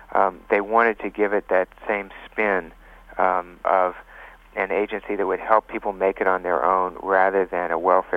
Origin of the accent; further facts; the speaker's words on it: the South, United States; Yes, it is relevant because you know, I grew up in the South